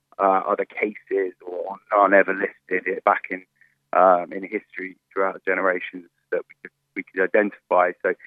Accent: Sligo, Connacht, Ireland; also born or lived in London; was born in Ireland, in sort of Catholic Ireland on the west coast. So I grew up in Sligo

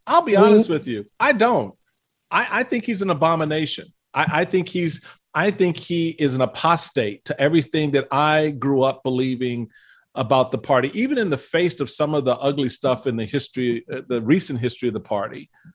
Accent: Washington, District of Columbia, United States; I joined the party when I was 17. I grew up in Washington, D.C.

